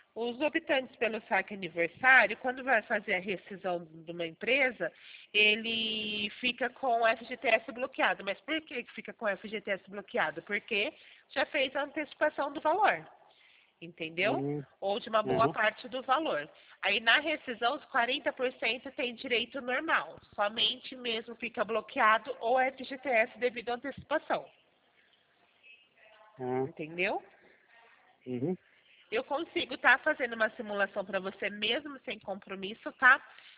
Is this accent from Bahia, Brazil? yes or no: no; Araraquara, São Paulo, Brazil; now in São Carlos, Brazil; estou localizada em São Carlos, porém eu sou de Araraquara